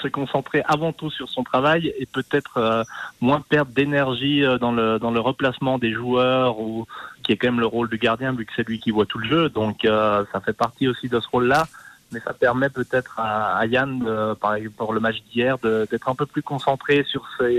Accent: Boncourt, Jura, Switzerland; born there; je suis né à Boncourt. Je suis né à Boncourt.

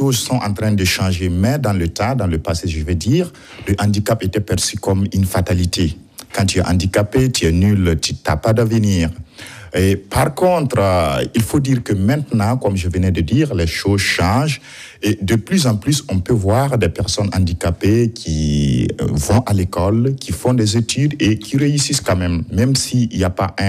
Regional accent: Burkina Faso; first language Mooré; French is a second language; c'est formé de 2 mots, et de la langue mouré, d'où c'est ma langue maternelle

